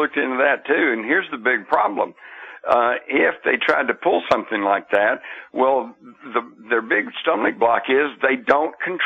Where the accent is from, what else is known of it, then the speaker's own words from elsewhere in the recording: Texas, United States; And I grew up here in Texas, you know, everybody had a gun.